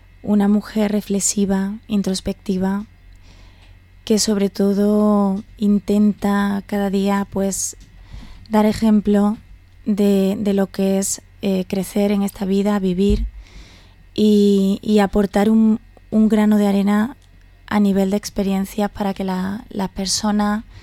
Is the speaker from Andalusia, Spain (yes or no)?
yes; Córdoba, Andalusia, Spain; now in Villarreal, Spain; Yo soy cordobesa, entonces aquí en Villarreal me he sentido como en casa desde que llegué. Hace 4 años que estoy en tierra valenciana, en Castellón